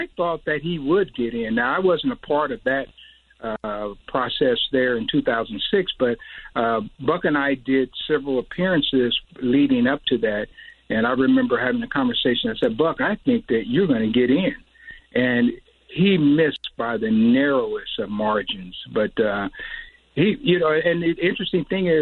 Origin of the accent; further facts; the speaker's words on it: Kansas City, Kansas, United States; You know, I grew up in Kansas City, Kansas